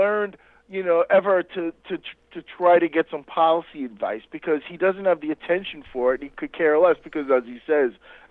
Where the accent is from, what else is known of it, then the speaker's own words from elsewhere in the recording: Queens, New York, United States; I grew up in Queens, where, I mean, I haven't lived there now in a number of years